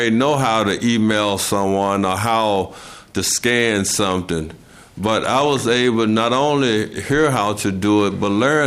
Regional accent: Eagan, Minnesota, United States; retired type. I'm from Eagan, Minnesota.

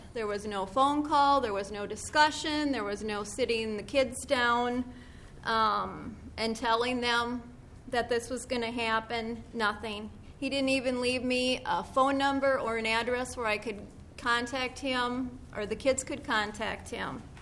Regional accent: Austin, Minnesota, United States; I'm from Austin, Minnesota.

